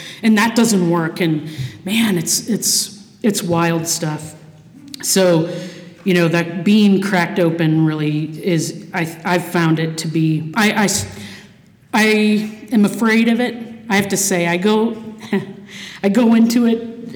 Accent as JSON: {"language": "English", "town": "Cleveland", "region": "Ohio", "country": "United States", "tie": "born or raised there", "said": "like that's where I grew up, in a small town in Ohio. Although I have to say I'm from Cleveland, the Cleveland area."}